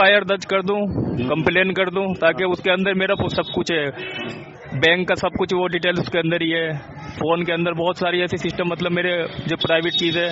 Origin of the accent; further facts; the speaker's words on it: Bihar, India; now in Delhi, India; मैं बिहार का रहने वाला हूँ